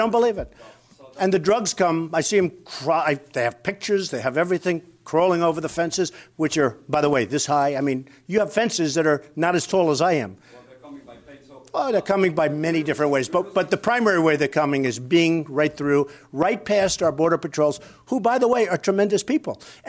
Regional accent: Queens, New York, United States; And I also had a church in Jamaica, Queens, when I grew up in Queens. And it was wonderful, First Presbyterian Church of Jamaica. And I was there for years. And that's where I went to Sunday school.

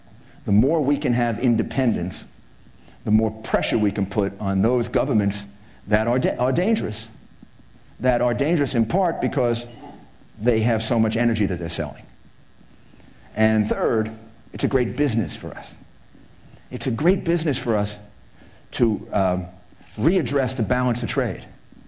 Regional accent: New York, United States; wind turbines for my home state of New York.

